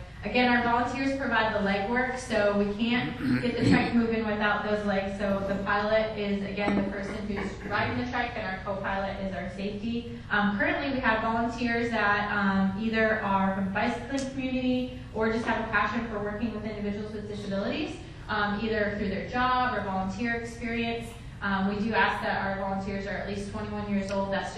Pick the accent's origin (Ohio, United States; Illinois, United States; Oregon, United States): Illinois, United States; So I'm from Illinois. I've lived here 2 years.